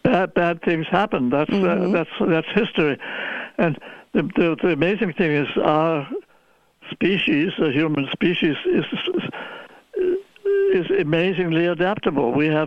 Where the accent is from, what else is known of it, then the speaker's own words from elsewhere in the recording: England, United Kingdom; I grew up in England